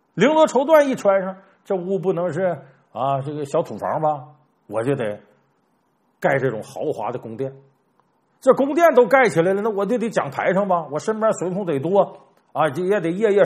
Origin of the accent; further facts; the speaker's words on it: Northeast China, China; 我原来笑话我们东北人嘛，虚荣